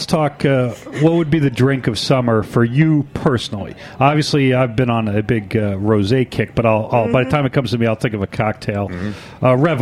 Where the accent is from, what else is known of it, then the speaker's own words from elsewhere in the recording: Boston, Massachusetts, United States; When I'm from Dorchester, start thinking tequila.